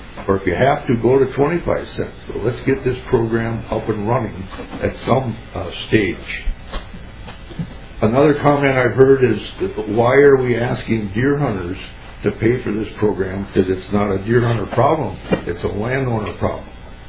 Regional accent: Minnesota, United States; I am a native Minnesotan, and I'm proud of that.

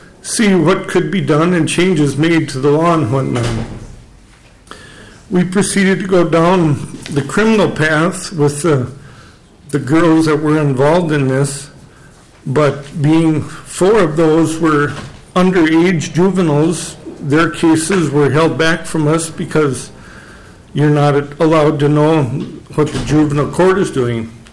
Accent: Briceland, Minnesota, United States; Madam Chairman … I'm from Briceland, Minnesota. which is about 30 miles west of Albert Lea

